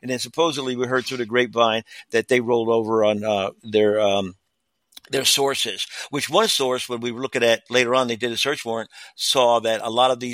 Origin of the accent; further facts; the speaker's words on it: New Jersey, United States; So, basically I grew up in South Jersey, south of Trenton, and, suburb of Philadelphia, farmland for most part.